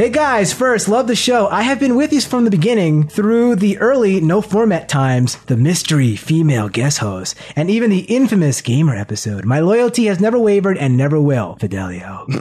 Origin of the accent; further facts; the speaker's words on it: the South, United States; also born or lived in Philadelphia; I am originally from the South, but I lived in Philly for about a decade and became sort of a connoisseur of East Coast accents